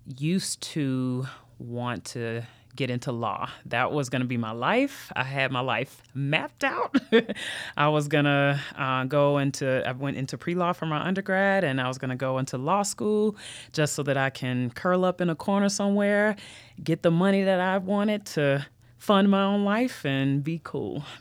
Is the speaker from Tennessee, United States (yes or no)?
yes; Memphis, Tennessee, United States; of course. I come from Memphis, Tennessee, so I'm a Southern girl at heart, home of the best barbecue and music you'll ever find. I'll always rep the M-Town.